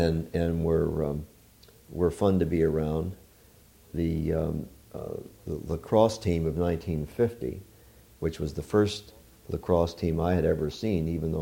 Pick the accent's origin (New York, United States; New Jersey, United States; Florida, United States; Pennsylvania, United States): New Jersey, United States; Haddonfield; Well, I grew up in Haddonfield, New Jersey, and I had been editor of my school paper.